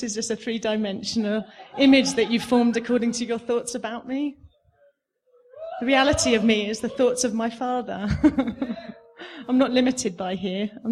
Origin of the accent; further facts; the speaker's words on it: England, United Kingdom; I'm from England and, you know, I serve the Lord through a ministry called Cabin Academy